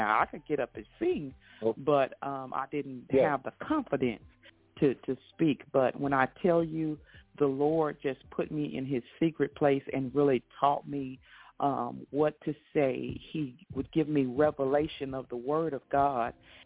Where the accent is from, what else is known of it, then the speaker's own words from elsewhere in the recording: Dubuque, Louisiana, United States; also born or lived in Bastrop; I used to live in Bastrop, Louisiana. I grew up in Dubuque, Louisiana, but I later moved to Bastrop, Louisiana